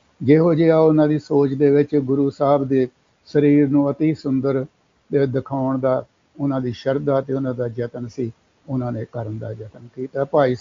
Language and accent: Punjabi; Suro Padda, Punjab, India; ਉੱਧਰ ਗੁਰਦਾਸਪੁਰ ਅਤੇ ਅੰਮ੍ਰਿਤਸਰ ਜ਼ਿਲ੍ਹੇ ਦੀ ਹੱਦ ਆ ਇਸ ਪਾਸੇ ਮੇਰਾ ਪਿੰਡ ਆ ਸੂਰੋ ਪੱਡਾ